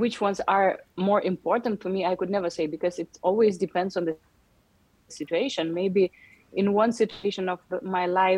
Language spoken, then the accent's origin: English; Yerevan, Armenia; All my childhood, all my most beautiful memories of the childhood was Yerevan, and also I still have many brothers and sisters here